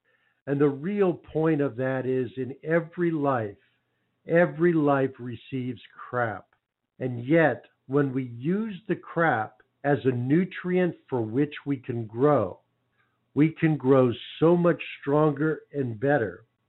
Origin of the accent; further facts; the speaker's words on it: New York, United States; When I grew up in New York, there were so many bakeries, and we would always go to the bakery on Sunday to get the fresh rolls